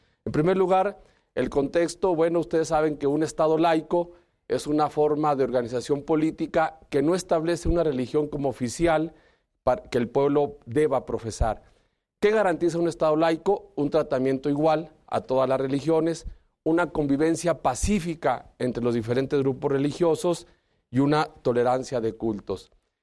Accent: Mexico; Yo vengo de México

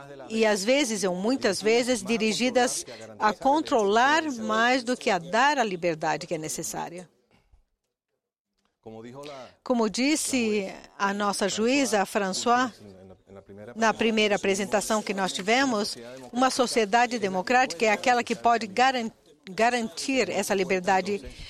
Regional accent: Venezuela; venho da Venezuela.

